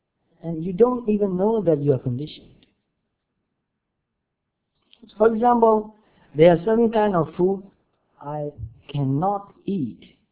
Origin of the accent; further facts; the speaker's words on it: Myanmar; English is a second language; I was born in Burma, and I've lived there until now.